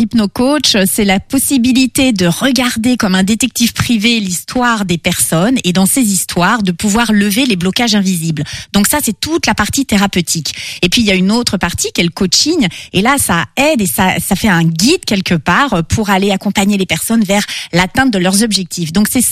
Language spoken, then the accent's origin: French; Cholet, Pays de la Loire, France; also born or lived in Île-de-France; j'ai 52 ans et je viens de Cholet.